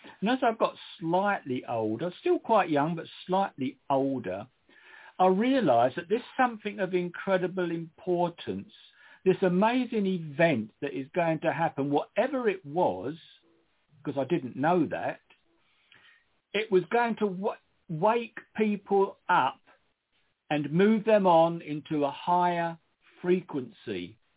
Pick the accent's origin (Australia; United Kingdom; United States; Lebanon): United Kingdom; Stratford, London; accent: Cockney; moved away; I was born in the East End of London, in Stratford. So I'm a Cockney, as some of you may notice in my accent, which is never gone, even though I left there a long while ago. Well, we lived in a very small terraced house